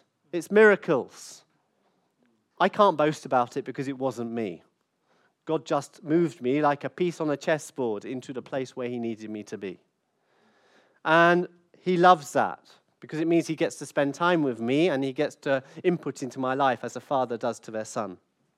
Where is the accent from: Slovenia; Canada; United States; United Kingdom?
United Kingdom; Brighton, South East England; born there; He was born in Southampton. I was born in Brighton. So we're the same age.